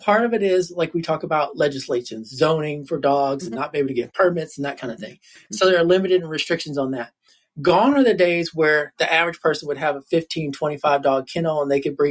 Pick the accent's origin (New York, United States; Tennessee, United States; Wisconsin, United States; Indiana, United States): Indiana, United States; Evansville; So I'm from Evansville, Indiana.